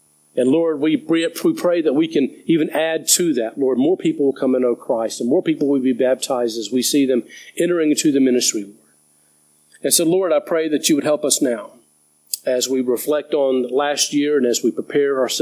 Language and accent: English; United States; I was thinking about my own life, and I grew up in the States